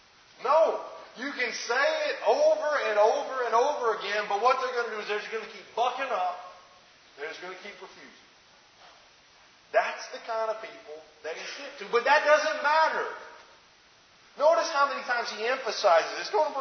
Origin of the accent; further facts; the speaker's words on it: Alabama, United States; Growing up in Alabama on some land, my grandmother has 80 acres of land on which basically all my mother's family lives on.